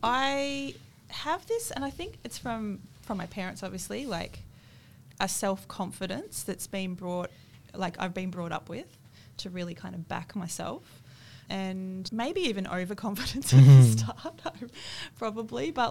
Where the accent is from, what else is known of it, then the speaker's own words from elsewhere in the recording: Shepparton, Victoria, Australia; moved away as an adult; No, I grew up in Shepparton. So I'm